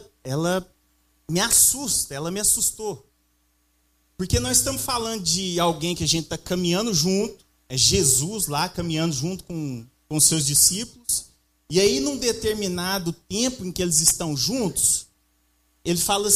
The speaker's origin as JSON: {"language": "Portuguese", "town": "Uberlândia", "region": "Minas Gerais", "country": "Brazil", "lives_now": "Goiânia, Brazil", "said": "eu sou lá de Uberlândia. Estou aqui em Goiânia há 5 anos."}